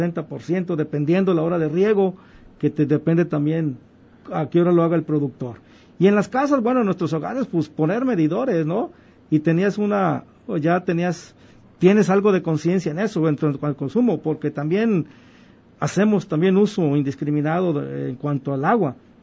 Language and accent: Spanish; Autlán, Jalisco, Mexico; yo creo que los que somos de aquí, de Autlán